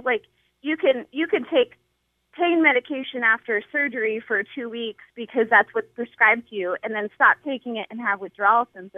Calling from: Dover, United States

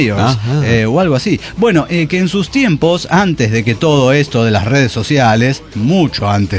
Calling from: Mar del Plata, Buenos Aires Province, Argentina; de Mar del Plata, Argentina.

